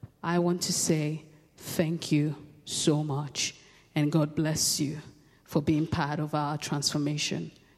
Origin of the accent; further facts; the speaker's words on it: North East, Nigeria; I am from Nigeria. I am from the northeastern region of the country, Nigeria.